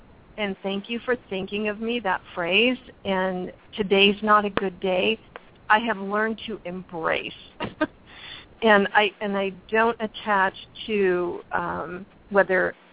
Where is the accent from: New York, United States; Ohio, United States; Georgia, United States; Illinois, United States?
New York, United States; St. Patty's Day in New York is a big thing. And I'm a New Yorker originally, so it's a big thing.